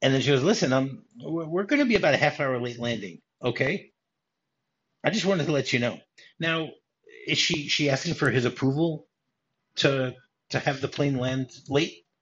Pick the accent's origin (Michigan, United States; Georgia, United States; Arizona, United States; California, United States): Michigan, United States; Detroit; I mean, I remember growing up in Detroit.